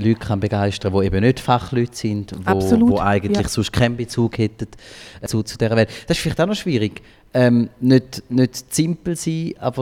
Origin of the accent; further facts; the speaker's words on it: St. Gallen, Switzerland; Also die Stadtpolitik nehme ich bei uns in St. Gallen manchmal so wahr